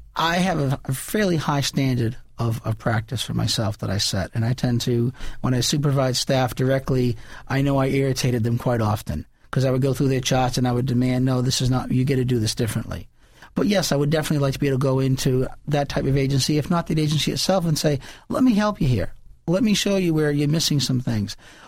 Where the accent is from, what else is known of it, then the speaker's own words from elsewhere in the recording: Salem, Massachusetts, United States; born there; also born or lived in Rhode Island / Florida / Pennsylvania; I was born in Salem, Massachusetts. Mm-hmm. I lived in Massachusetts for a while and then kind of moved between Rhode Island and Massachusetts for a number of years.